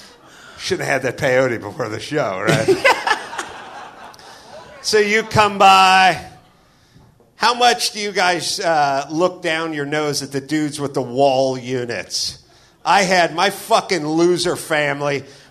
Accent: California, United States; I grew up in the San Fernando Valley. We had no air the entire time I was a kid.

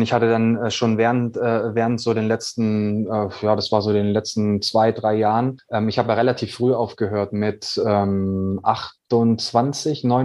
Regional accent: Baden-Württemberg, Germany; born there; ich bin ja ein gebürtiger Schwabe

